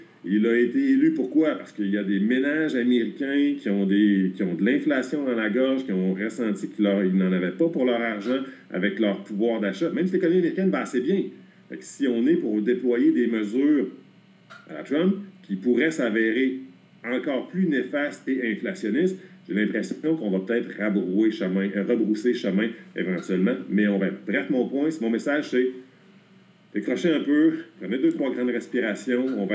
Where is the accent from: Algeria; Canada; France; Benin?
Canada; Quebec; au nord de la frontière, chez nous, au Québec et au Canada